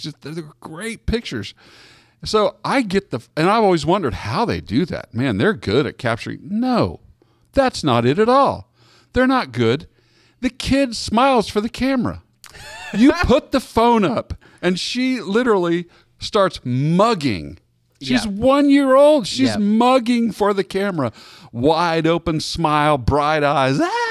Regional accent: Kansas City, Missouri, United States; No, we love the Kansas City Chiefs. Boo. I grew up in Kansas City.

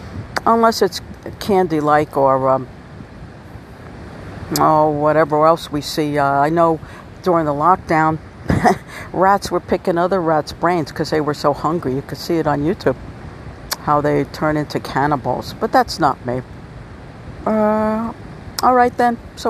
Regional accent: New Jersey, United States; I was raised down in South Jersey. Went to school, I was a quiet kid.

